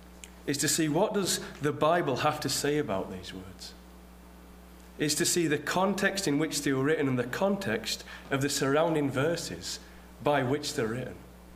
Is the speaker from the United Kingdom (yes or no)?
yes; England, United Kingdom; So as you might be able to tell, I'm from England.